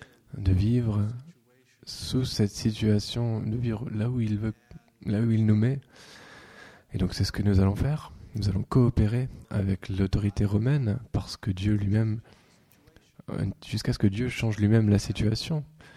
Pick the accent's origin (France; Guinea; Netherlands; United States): United States; Vous savez, je suis un Américain.